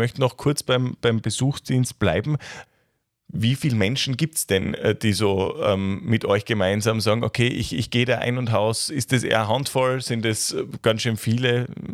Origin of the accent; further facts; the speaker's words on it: Austria; man ist ja als Österreicher gern so geneigt, so ein bisschen also auf das eigene Land und was nicht bei uns alles nicht funktioniert und so hinzuschimpfen.